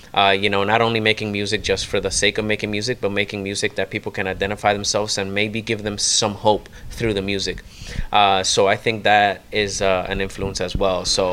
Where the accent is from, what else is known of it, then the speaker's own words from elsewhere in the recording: Toronto, Ontario, Canada; You know, growing up in Toronto, it's very multicultural, as Montreal is.